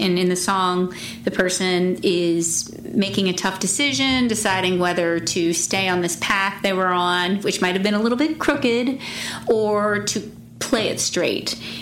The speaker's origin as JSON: {"language": "English", "region": "Virginia", "country": "United States", "said": "meeting up with my parents on the Virginia state line because I'm from Virginia."}